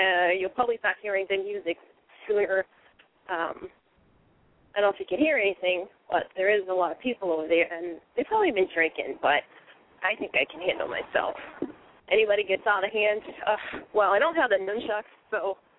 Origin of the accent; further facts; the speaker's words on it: Boston, Massachusetts, United States; And I'm originally from Boston, so it's like it has that feel to it, and I like going to places that, you know, remind me of home.